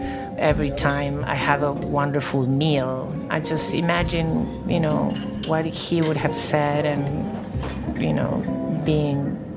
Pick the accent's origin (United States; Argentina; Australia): Argentina; Buenos Aires; I'm from Buenos Aires, Argentina.